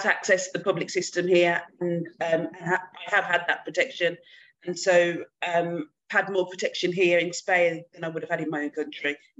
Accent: United Kingdom; And we were going through Brexit as a British person.

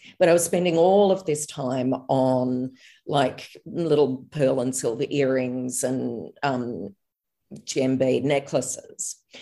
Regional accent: Perth, Western Australia, Australia; I grew up in Perth and did work experience in a jewellery workshop.

